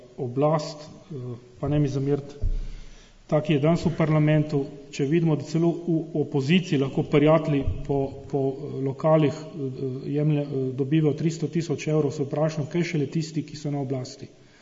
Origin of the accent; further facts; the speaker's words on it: Slovenian Littoral, Slovenia; smo bili pokončni Primorci